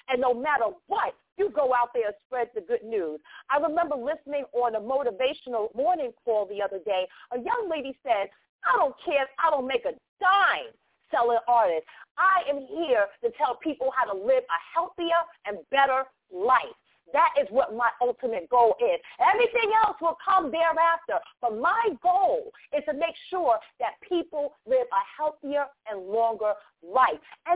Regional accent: Queens, New York, United States; I'm from Queens, New York, and I know if I cross over that Verrazano Bridge and go on the Belt Parkway and enter into Queens and see it in ruins

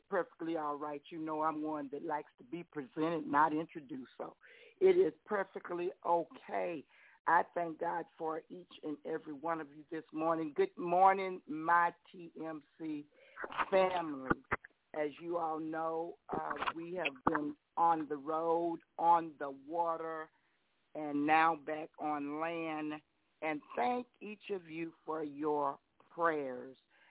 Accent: Mississippi, United States; brought us together here in this state of Mississippi, which is my home state.

